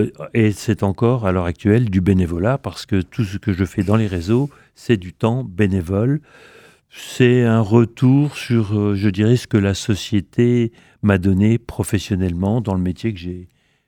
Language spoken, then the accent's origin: French; Longwy, Grand Est, France; Non, j'ai grandi à Longwy.